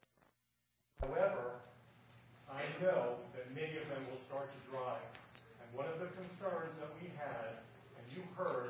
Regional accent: Rockville, United States; Of my hometown, Rockville.

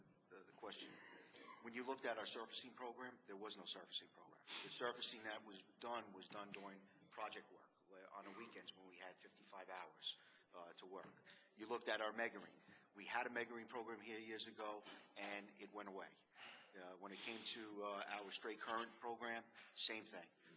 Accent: New York City, New York, United States; I was born in New York. I lived through New York. I rode the subways back in the 70s and the 80s.

